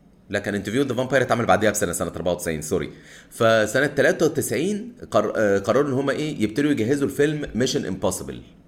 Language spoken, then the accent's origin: Arabic; Egypt; اللي كانوا بيجوا عندنا في مصر على الاقل